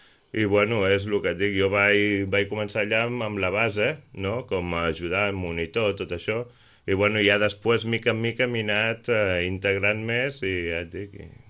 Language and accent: Catalan; Calafell, Catalonia, Spain; Jo sóc de Calafell i, a veure, ja fa més de 10 anys que vaig començar allà